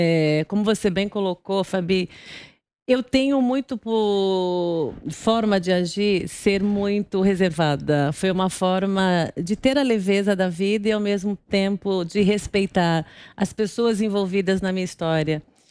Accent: Guarulhos, São Paulo, Brazil; Então, eu sou de Guarulhos, eu nasci em Guarulhos. Como eu te coloquei, sou de uma família muito simples.

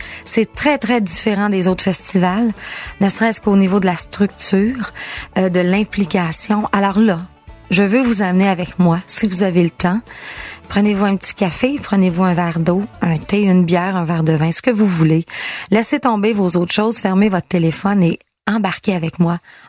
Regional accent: Girardville, Quebec, Canada; ça se passait dans des festivals chez nous, au Lac-Saint-Jean. Moi, je suis une fille de Girardville.

